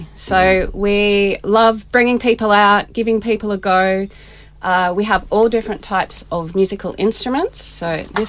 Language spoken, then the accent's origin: English; Melbourne, Victoria, Australia; I'm originally from Melbourne